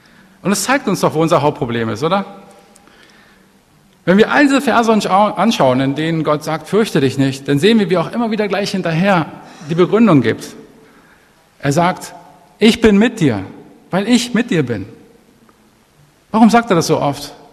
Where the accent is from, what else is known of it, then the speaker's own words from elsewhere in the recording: Berlin, Germany; Und ich bin im Süden Berlins in Buko aufgewachsen